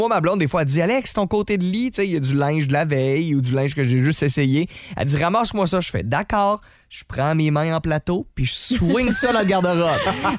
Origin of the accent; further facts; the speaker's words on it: Belgium; Alors, je suis belge